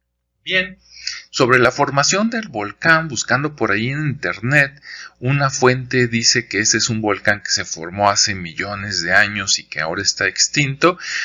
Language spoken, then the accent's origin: Spanish; Jalisco, Mexico; yo soy de Jalisco y acá también se dan de manera silvestre